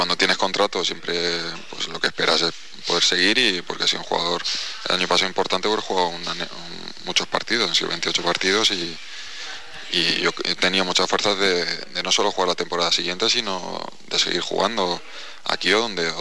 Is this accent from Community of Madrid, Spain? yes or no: yes; Getafe, Community of Madrid, Spain; yo soy de Getafe siempre y que he vivido en un sitio que me anda todo